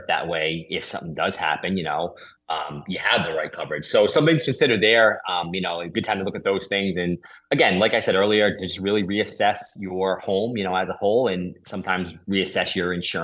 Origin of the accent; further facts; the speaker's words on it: Chepachet, Rhode Island, United States; And I grew up in Chepachet.